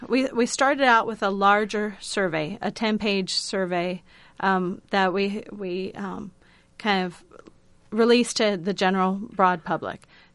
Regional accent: Iowa, United States; Every growing up in Iowa, I get really concerned about the weather in January

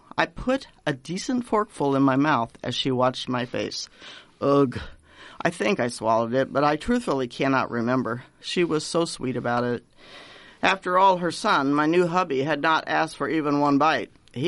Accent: Ireland; I've just given you my Scandinavian foods experience as an Irish woman who, yes, owns a T-shirt that declares me an honorary Norwegian.

